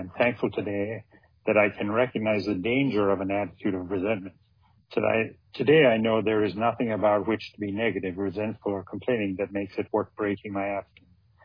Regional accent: Ireland; And I grew up in Ireland. I grew up in the country in a very rural area.

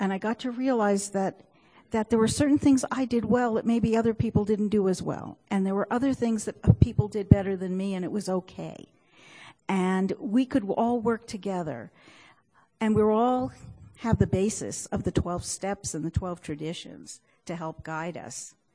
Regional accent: New Jersey, United States; moved away as an adult; now in Cleveland, United States; I ended up having to move from New Jersey, where I grew up, and I grew up in OA in New Jersey, and moved for a job to Cleveland, Ohio 10 years ago with my husband.

